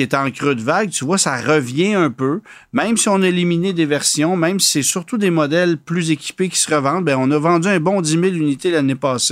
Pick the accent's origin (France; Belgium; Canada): Canada; Quebec; chez nous, au Québec